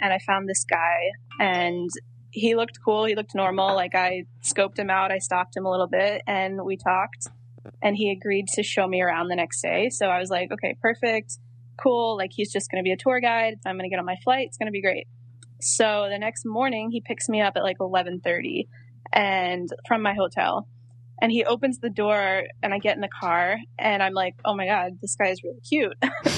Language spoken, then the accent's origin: English; North Carolina, United States; and I'm from North Carolina, so I don't know how to drive in that.